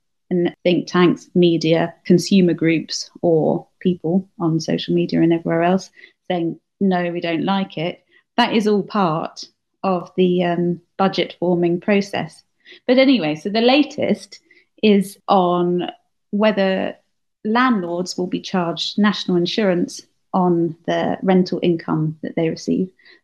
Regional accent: United Kingdom; and there are always things to grumble about here, and maybe that's sort of part of what we like about being British.

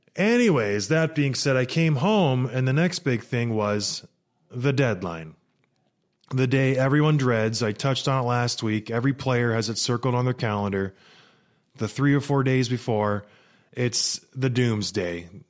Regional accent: St. Catharines, Ontario, Canada; also born or lived in Edmonton; I was in my old stomping grounds of St. Catharines, Ontario. I was raised there. I was born in Edmonton, raised in St. Catharines.

